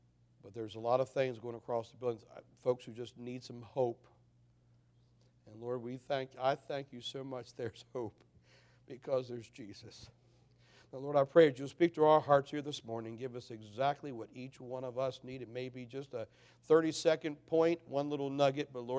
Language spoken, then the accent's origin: English; Hampstead, Maryland, United States; We grew up in Hampstead, Manchester, Maryland area, and they had the Manchester pool, and they'd give swimming lessons, and we went up and took swimming lessons.